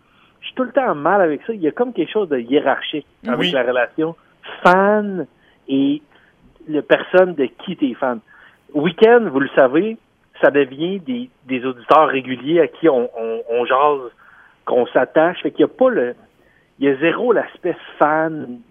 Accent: Quebec City, Quebec, Canada; also born or lived in Montreal; Moi, je viens de Québec, puis j'ai fait 20 ans à Montréal

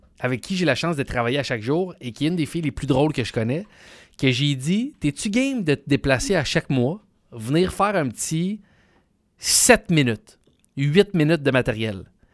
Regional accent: Quebec City, Quebec, Canada; Moi, je viens de Québec, fait que je suis toujours touché de jouer à Québec.

